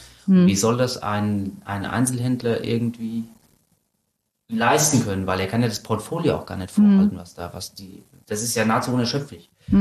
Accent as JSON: {"language": "German", "town": "Schotten", "region": "Hesse", "country": "Germany", "said": "ich bin aus Schotten"}